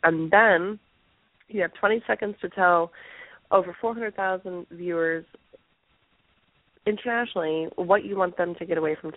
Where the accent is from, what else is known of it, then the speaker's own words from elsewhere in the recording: the South, United States; And I grew up in the South, and everything was Crisco.